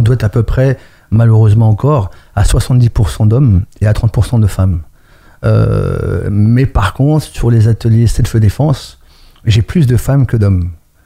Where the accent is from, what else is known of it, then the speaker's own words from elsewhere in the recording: Mantes-la-Jolie, Île-de-France, France; moi, je suis originaire de Mantes-la-Jolie, de l'ASM, avec M. Michel Millerot à l'époque.